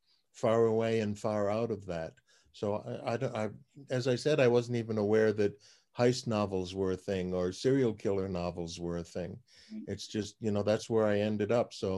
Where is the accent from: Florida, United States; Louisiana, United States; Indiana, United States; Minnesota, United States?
Florida, United States; growing up in Florida on Travis McGee, I wanted to do something like that, sort of, you know, adventure set in Florida.